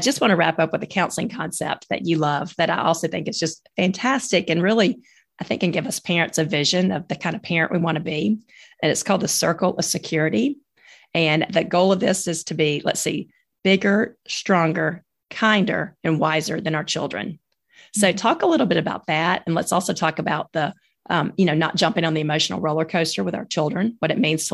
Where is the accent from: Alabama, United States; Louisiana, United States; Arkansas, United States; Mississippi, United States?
Alabama, United States; Tuscaloosa; But, you know, I grew up in Tuscaloosa. I went straight from high school to college 15 minutes away.